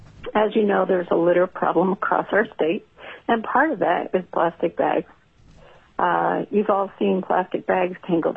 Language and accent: English; Palmer, Alaska, United States; I am from Palmer, Alaska.